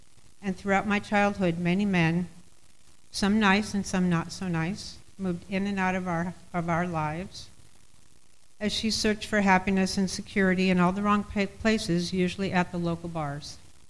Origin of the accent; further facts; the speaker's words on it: Sunland, California, United States; I grew up in Sunland, which is a small community in, if you've heard of Burbank, where the Tonight Show's filmed, it's north, west. Next to the mountains at the beginning of the Angeles Forest. It's a small rural community.